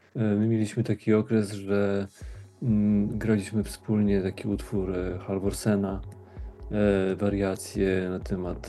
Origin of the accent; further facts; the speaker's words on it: Warsaw, Masovian Voivodeship, Poland; Ja z Mokotowa.